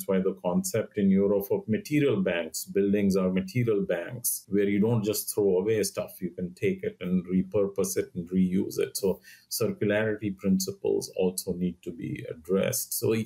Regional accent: India; So you brought up India. I'm from India, so very passionate about what's happening in India.

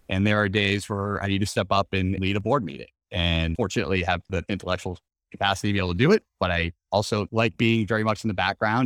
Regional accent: Boston, Massachusetts, United States; So I grew up in the Boston area, did my undergrad at Brandeis, played baseball there

